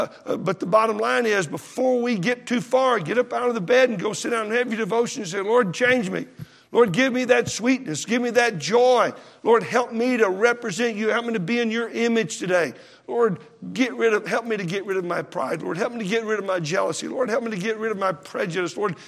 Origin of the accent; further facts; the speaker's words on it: Texas, United States; also born or lived in Oklahoma; than a year old, we moved to Texas. So I'm a Texan.